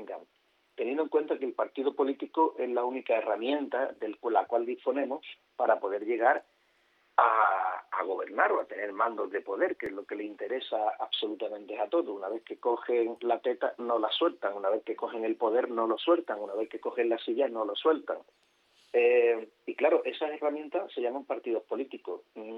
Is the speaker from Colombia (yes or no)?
no; Spain; yo soy español de España.